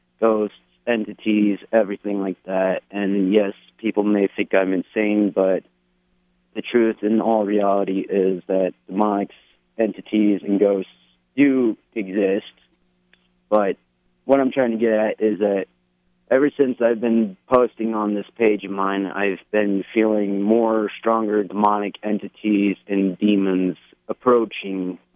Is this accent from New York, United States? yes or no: yes; Cobleskill, New York, United States; you guys were coming to my home state, Cobleskill, New York, which is in a part of Schoharie County